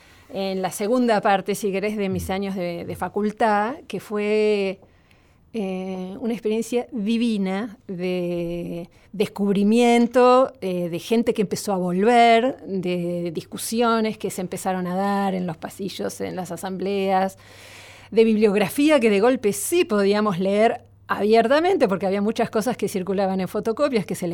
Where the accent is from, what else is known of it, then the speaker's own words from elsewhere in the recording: General Roca, Río Negro, Argentina; Yo soy de Río Negro, de General Roca, del Valle.